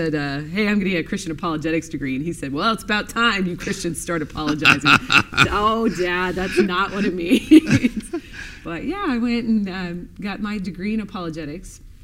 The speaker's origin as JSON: {"language": "English", "town": "Portland", "region": "Oregon", "country": "United States", "said": "And I'm from Portland, Oregon."}